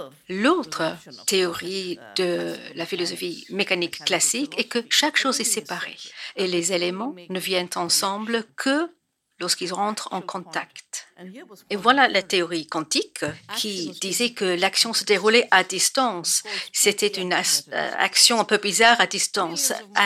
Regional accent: India; also born or lived in Bangalore; Moi, je viens de l'Himalaya. C'est le début de toutes nos grandes rivières, le Gange et les quatre tributaires.

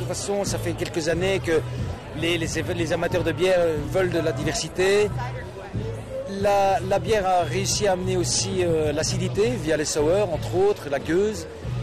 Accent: Mons, Wallonia, Belgium; Mons est la première ville sur l'axe Paris-Bruxelles après la frontière.

